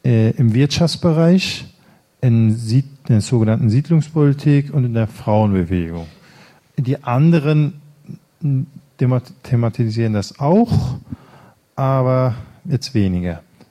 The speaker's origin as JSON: {"language": "German", "country": "Germany", "tie": "born or raised there", "also_born_or_lived": "Northern Kurdistan", "said": "Ich bin in Deutschland aufgewachsen, aber ich habe auch viele Jahre in Nordkurdistan gelebt"}